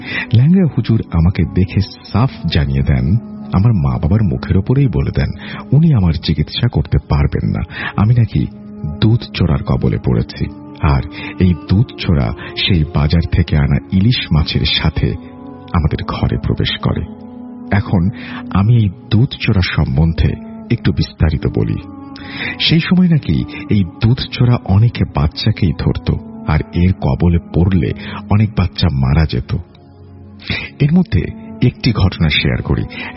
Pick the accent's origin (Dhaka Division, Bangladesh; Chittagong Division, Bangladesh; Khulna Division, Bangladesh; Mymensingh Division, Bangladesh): Dhaka Division, Bangladesh; Dhaka; born there; আমি ঢাকার মুগদা এলাকায় জন্মগ্রহণ করি বলে মনে রাখা ভালো। 1997 সালের শেষের দিকে এবং 98 সালের শুরুর দিকে আমার জন্ম।